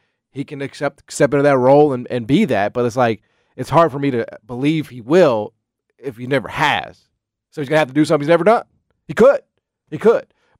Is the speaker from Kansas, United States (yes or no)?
no; Memphis, Tennessee, United States; I'm going to say over because I'm born and raised in Memphis.